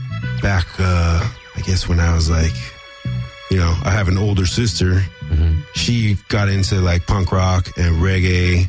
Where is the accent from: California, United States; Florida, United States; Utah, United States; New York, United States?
California, United States; Sun Valley; also born or lived in Panorama City; I was born in Panorama City, if anybody knows where that is. Then Sun Valley.